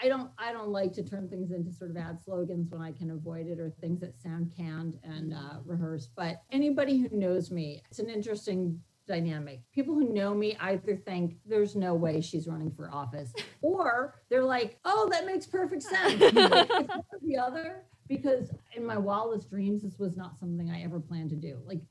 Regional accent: New York, United States; I grew up in New York. My husband grew up in New Jersey.

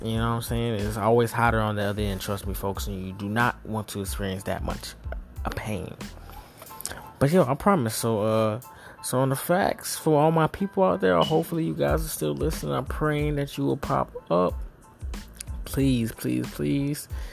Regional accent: the South, United States; I'm from the South, and that shit is a lot to me.

